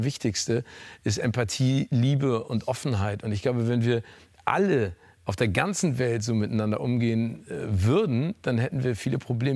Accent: Phoenix, Arizona, United States; also born or lived in Los Angeles; die sind ja in den 60er Jahren ausgewandert. Dadurch bin ich ja und auch einer meiner beiden Brüder da geboren in Phoenix, Arizona. Ich war in der Highschool da, ich war nach der Schule da, ich habe auch in Los Angeles gelebt.

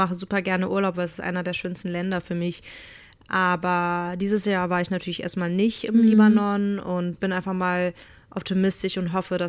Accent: Berlin, Germany; born there; Also ich bin in Berlin geboren und deswegen war mir zum Beispiel auch schon immer wichtig, dass ich die deutsche Sprache sehr gut beherrsche

